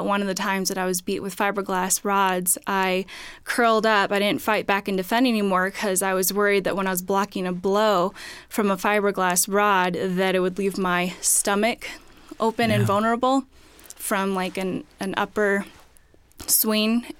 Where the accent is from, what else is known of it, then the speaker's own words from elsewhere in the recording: Philippines; born there; I grew up in a Assemblies of God pastor home. I was adopted from the Philippines.